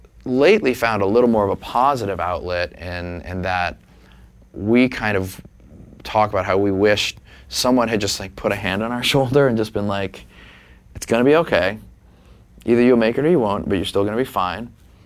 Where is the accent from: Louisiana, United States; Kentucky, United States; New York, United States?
Louisiana, United States; New Orleans; I mean, Jay and I grew up in New Orleans, and it put us very downstream very quickly.